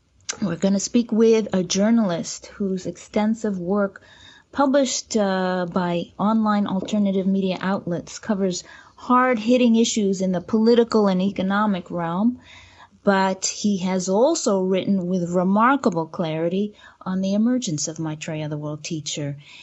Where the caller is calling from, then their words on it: Seattle, Washington, United States; I'm podcasting from Seattle, Washington.